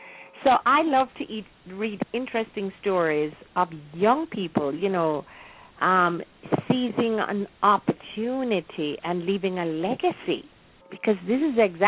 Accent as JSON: {"language": "English", "country": "Jamaica", "tie": "born or raised there", "moved": "yes", "said": "perhaps talk about the days we grew up in Jamaica. Most of my fans have left there a long time ago. My family, my children were all born here."}